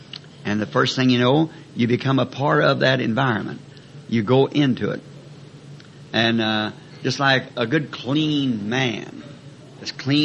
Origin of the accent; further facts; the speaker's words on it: United States; As an American, I abide by the laws.